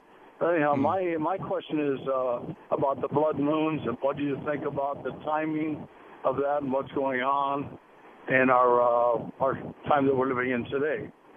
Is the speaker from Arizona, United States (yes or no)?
yes; Phoenix, Arizona, United States; Listen, I'm not from Salinas. I'm from Phoenix, Arizona.